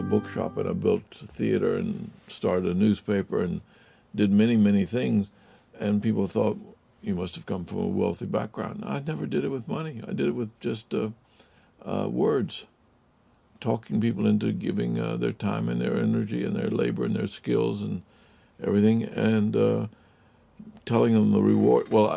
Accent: Venezuela; also born or lived in Louisiana, United States / Atlanta, United States; I was born in Louisiana and grew up in Venezuela, went to boarding school in Atlanta.

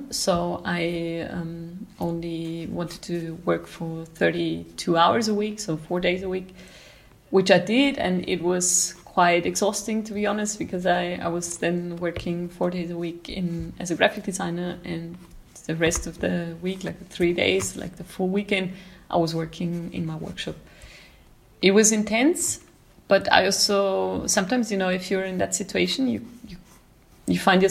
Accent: Austria; I am from Austria and I was mostly working and living in Austria, but I changed and moved quite a lot of times actually in Austria

